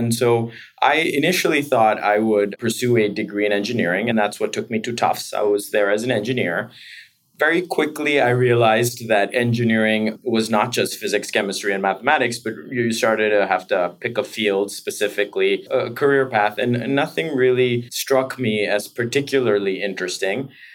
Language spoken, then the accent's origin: English; Japan; also born or lived in Taipei, Taiwan; I was born in Taipei, Taiwan, and then a year into my life, my parents moved me to Japan. It was a sort of disruptive period in our lives in that my grandparents are ethnically Indian, and they were in India during independence.